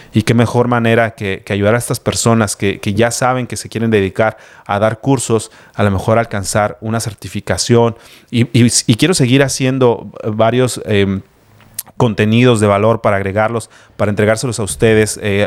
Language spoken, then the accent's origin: Spanish; Mexico; nosotros mismos como mexicanos lo vivimos, cuántos de nuestros familiares se van a otros países